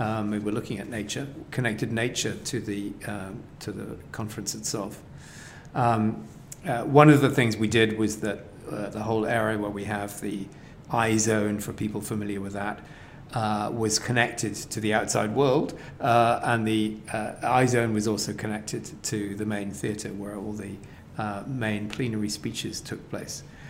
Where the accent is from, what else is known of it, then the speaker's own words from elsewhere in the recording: United Kingdom; I'm British